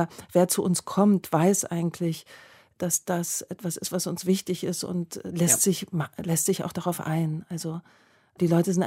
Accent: East Germany, Germany; Ja, das ist meine Kindheit. Meine Kindheit ist gefärbt in DDR-Licht.

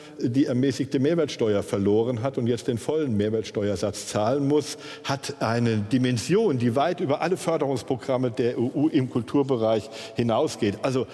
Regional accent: Hesse, Germany; also born or lived in Rhineland / Ruhr area; now in Berlin, Germany; Ja, ich bin Hesse, bin irgendwann übers Rheinland und das Ruhrgebiet nach Berlin gekommen. Jetzt bin ich Berliner. Ja, ich bin natürlich auch Deutscher und spreche auch Deutsch.

